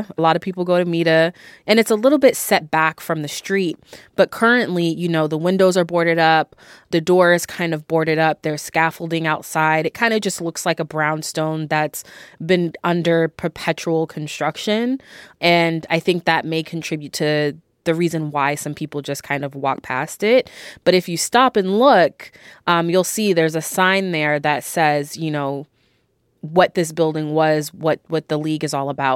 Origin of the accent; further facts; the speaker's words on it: Boston, Massachusetts, United States; and I'm from Boston and I went to school here